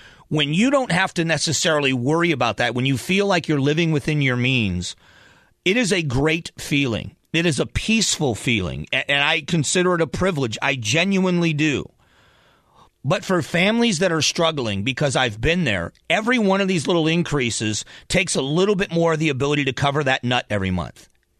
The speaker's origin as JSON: {"language": "English", "region": "Florida", "country": "United States", "tie": "born or raised there", "said": "I think Southwest Florida was a great place for a kid to grow up."}